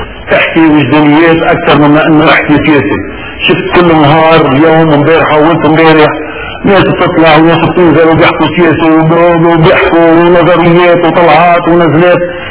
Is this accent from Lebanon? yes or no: yes; Lebanon; انا مواطن لبناني عادي … ما لي علاقة بالسياسة.